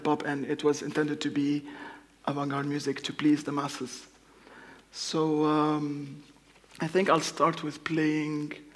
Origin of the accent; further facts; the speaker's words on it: Tripoli, North Governorate, Lebanon; English is a second language; now in Norway; going back now to Lebanon, Beirut, or Tripoli, my hometown.